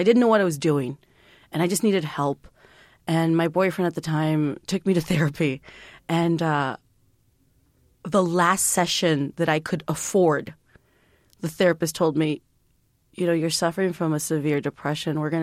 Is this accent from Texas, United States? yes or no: yes; San Juan, Texas, United States; I grew up in a little town called San Juan, Texas, which I always tell people that I grew up in McAllen because that's the big town.